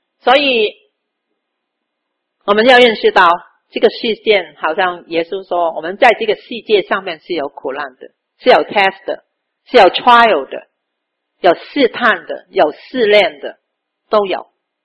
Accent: China; 我们说啊，我们中国人呢，那个金啊

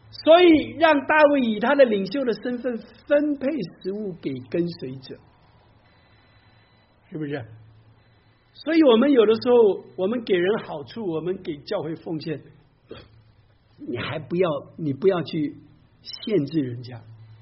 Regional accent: Taiwan; 因为我是1950年在台湾出生的，那时候生下来是没鞋子没裤子，天天打赤脚满街跑啊。

